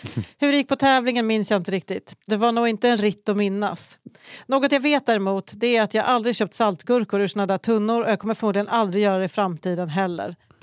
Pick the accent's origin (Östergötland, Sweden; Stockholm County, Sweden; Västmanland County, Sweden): Västmanland County, Sweden; Västerås; av ett sammanträffande är jag uppvuxen i Gurkstaden.